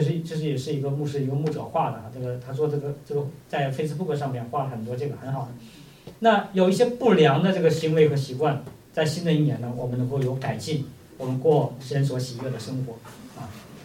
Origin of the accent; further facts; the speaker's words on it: Northeast China, China; 叫做我们东北话叫做糊墙哈，糊棚哈